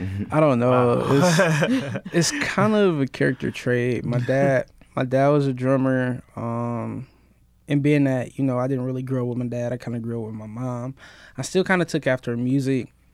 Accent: Flint, Michigan, United States; I grew up in Flint, Michigan. I'm from Flint, Michigan.

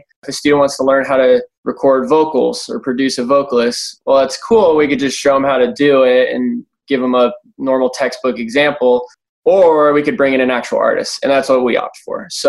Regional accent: Cincinnati, Ohio, United States; now in Chattanooga, United States; I'm not from Chattanooga. I'm from Cincinnati, Ohio. Ended up moving here for college and stuff.

